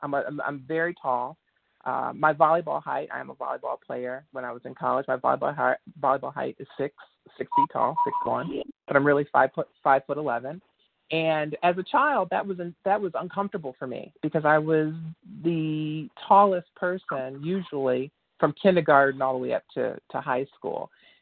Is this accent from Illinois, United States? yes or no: yes; Chicago, Illinois, United States; And right now I'm actually, I'm from Chicago, Illinois. That's where I build the business.